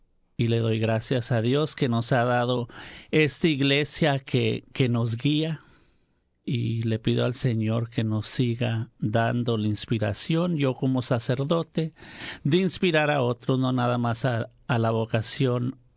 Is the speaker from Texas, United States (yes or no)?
yes; Falfurrias, Texas, United States; Soy de Falfurrias y me ordené el 2008